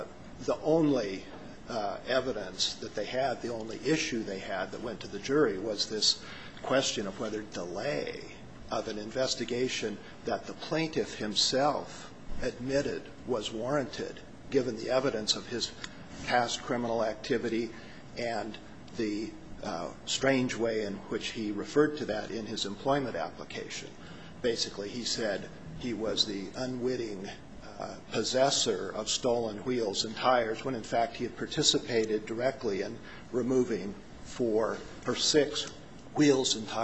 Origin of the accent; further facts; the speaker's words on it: Olympia, Washington, United States; from Olympia.